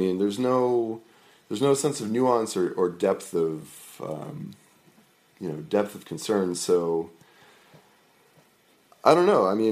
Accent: Merrimack, New Hampshire, United States; I grew up in New Hampshire in Merrimack, New Hampshire. It was very non-diverse.

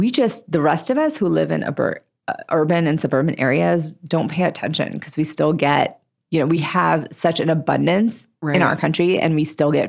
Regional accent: Maharashtra, India; first language Marathi; English is a second language; Mumbai is, you know, what you call it in Marathi, and that was my first language.

